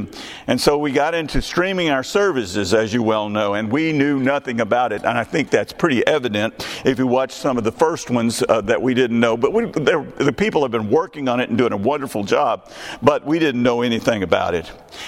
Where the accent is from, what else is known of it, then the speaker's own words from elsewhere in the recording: Texas, United States; You know, near my hometown, there's a place called Rogers, Texas.